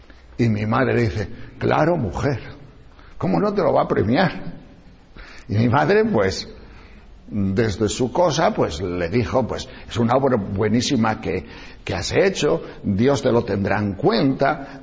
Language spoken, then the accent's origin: Spanish; Móstoles, Community of Madrid, Spain; yo vengo de Móstoles